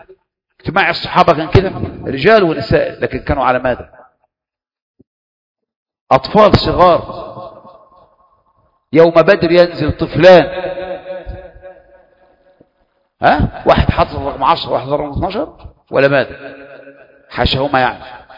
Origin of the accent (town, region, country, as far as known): Egypt